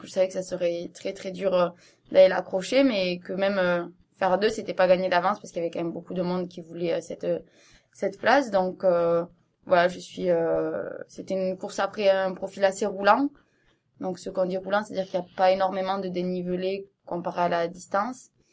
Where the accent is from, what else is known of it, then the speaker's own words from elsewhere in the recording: Montauban, Occitanie, France; moi je suis originaire de Montauban, donc c'était pas trop loin.